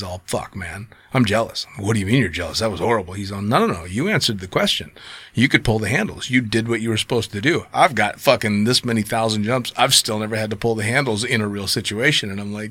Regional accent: Las Vegas, Nevada, United States; And we're like, no, we're just from Vegas.

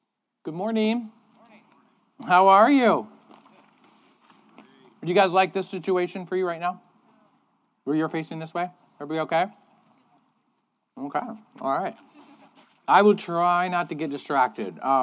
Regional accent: Michigan, United States; I don't know about you, but growing up in Michigan, it was watching the Lions lose every single Thanksgiving, right?

